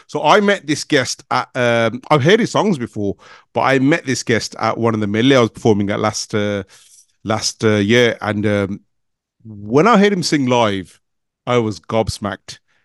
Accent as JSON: {"language": "Punjabi", "town": "Jalandhar", "region": "Punjab", "country": "India", "said": "ਜਲੰਧਰ ਅੱਛਾ ਮੈਂ ਵੀ ਜਲੰਧਰ ਤੋਂ"}